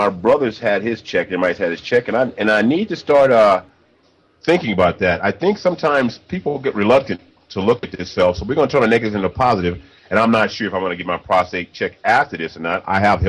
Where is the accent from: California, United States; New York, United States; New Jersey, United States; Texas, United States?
California, United States; Los Angeles; We grew up together in Los Angeles, California.